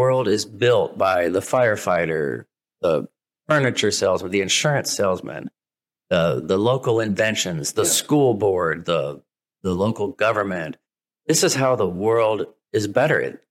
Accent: Dayton, Ohio, United States; yeah, and I didn't go to college, but I'm from Dayton. My dad was in the military

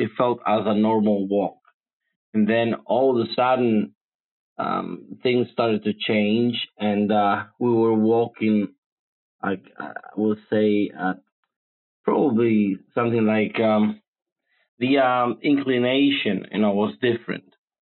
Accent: Palermo, Sicily, Italy; now in Rome, Italy; I'm from Palermo, Italy, although right now I live in Rome, Italy, which is very nice.

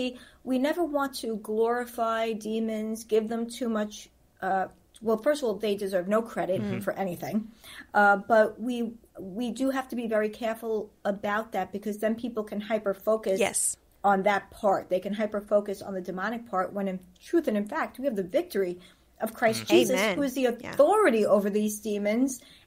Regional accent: New York, United States; Sometimes I don't realize it because I'm Italian. I'm from New York.

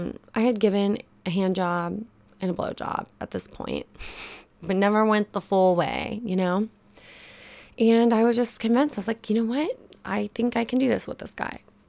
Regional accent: Texas, United States; I went to Whataburger, because I'm from Texas

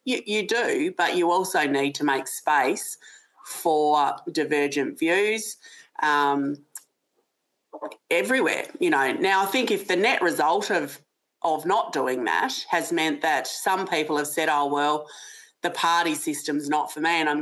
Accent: Tasmania, Australia; I mean, in Tasmania, in my home state of Tasmania at the moment

